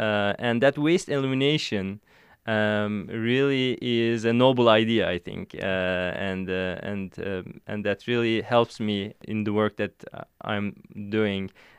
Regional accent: Turkey; also born or lived in Ankara; I grew up in Turkey, and I am from a small town almost midway between Istanbul and Ankara. These are the first and second largest cities of Turkey.

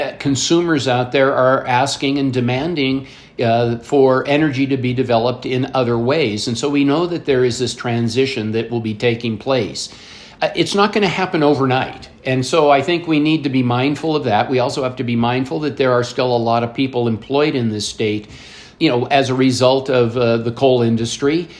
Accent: Butte, Montana, United States; I ran for the State House of Representatives in a district in Butte, which was my hometown

